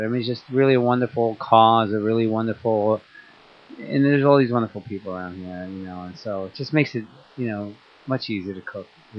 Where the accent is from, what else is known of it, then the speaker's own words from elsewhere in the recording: Pennsylvania, United States; Where the original telepans come from. So we're all from Western Pennsylvania.